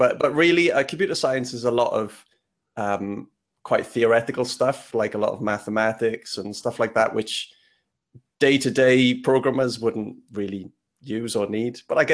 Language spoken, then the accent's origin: English; Wales, United Kingdom; I grew up in Wales, and I'm embarrassed to say I can't really speak Welsh, although I can understand a bit of it